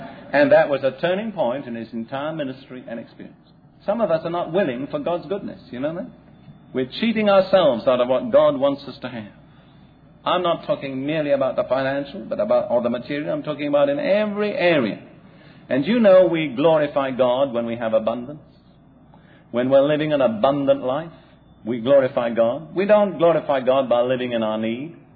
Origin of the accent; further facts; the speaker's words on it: United Kingdom; And now, I'm British and I can say this, you Americans probably couldn't say it.